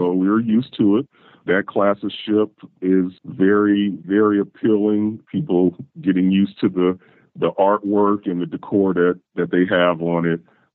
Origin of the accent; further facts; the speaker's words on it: West Coast, United States; now in Ohio, United States; I'm originally from the West Coast, but I live in Ohio, and I have family that we cruise with that lives in Florida.